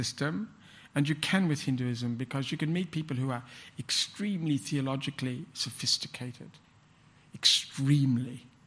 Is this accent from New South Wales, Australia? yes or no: yes; Lane Cove, New South Wales, Australia; I was brought up in Lane Cove. Lane Cove was, in 1940-something, was Christian.